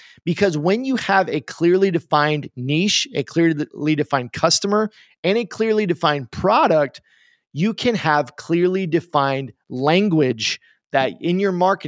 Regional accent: Oklahoma, United States; And I make the joke that I'm from Oklahoma. So in Oklahoma, see, the riches are in the niches.

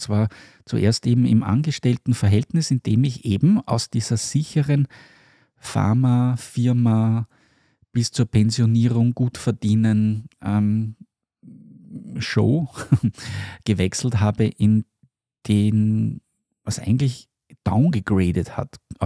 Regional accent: Vienna, Austria; ich bin ursprünglich in Wien geboren, in der Hauptstadt Österreichs, in Wien, in einem, ich würde mal sagen, in einem Arbeiterviertel und bin dort so als in den 70er Jahren klassisch als Einzelkind irgendwie groß geworden

